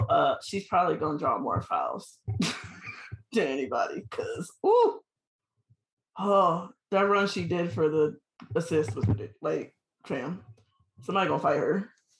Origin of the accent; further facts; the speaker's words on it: Virginia, United States; VA all day, two up, two down, like Sky said.